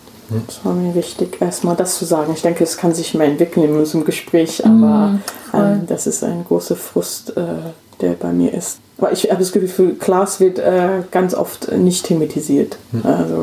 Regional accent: England, United Kingdom; ich bin in England aufgewachsen, ja, und ich war wirklich in einer working class Viertel und also da habe ich gelebt und gewohnt

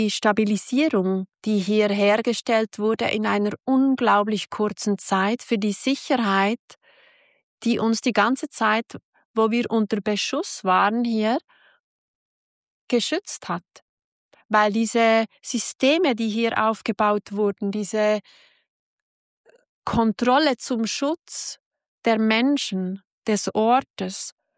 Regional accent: Switzerland; ich komme aus der Schweiz und meine Heimat ist unglaublich sicher und beschaulich.

